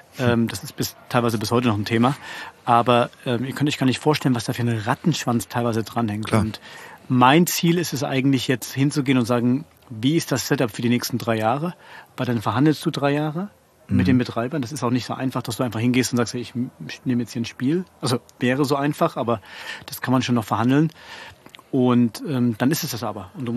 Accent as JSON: {"language": "German", "town": "Leipzig", "region": "Saxony", "country": "Germany", "tie": "born or raised there", "said": "ich komme aus Leipzig"}